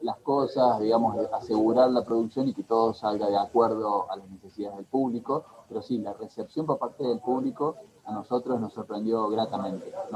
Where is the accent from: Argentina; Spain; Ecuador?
Argentina; Como argentino